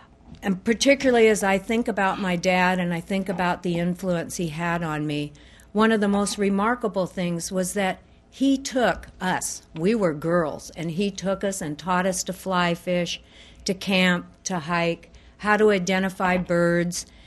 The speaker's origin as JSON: {"language": "English", "town": "Juneau", "region": "Alaska", "country": "United States", "tie": "born or raised there", "said": "One of the things about growing up in Juneau was, as been stated, that our dad had a very busy law profession."}